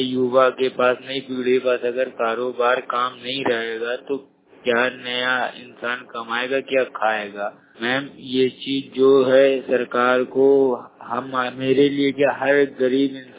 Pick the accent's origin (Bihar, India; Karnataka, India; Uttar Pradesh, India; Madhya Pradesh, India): Uttar Pradesh, India; Lucknow; मैं लखनऊ का रहने वाला हूँ।